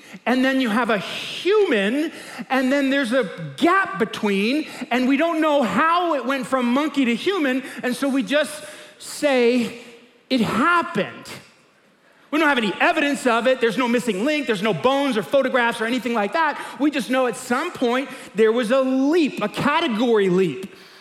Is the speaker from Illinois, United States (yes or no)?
no; New York City, New York, United States; I grew up in New York City, had to deliver it every morning at 6 a.m.